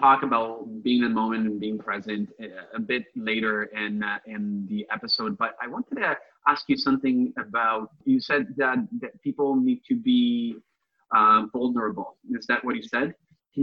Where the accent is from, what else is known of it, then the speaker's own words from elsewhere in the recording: Italy; now in Canada; I'm from Italy. I live in Canada, but I'm from Italy.